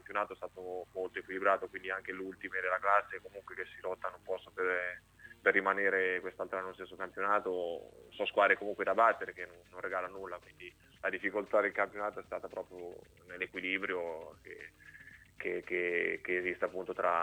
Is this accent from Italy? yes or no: yes; Ancona, Marche, Italy; più che altro perché sono nato e cresciuto ad Ancona